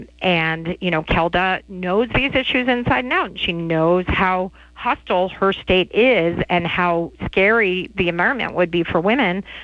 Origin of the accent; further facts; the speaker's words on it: Texas, United States; we're even in my home state of Texas